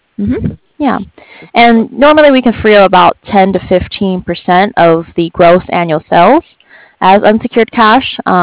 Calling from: San Diego, California, United States; I'm actually calling from San Diego

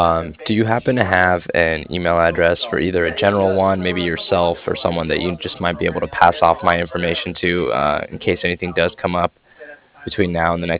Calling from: Cardiff, Wales, United Kingdom; I was calling from Cardiff

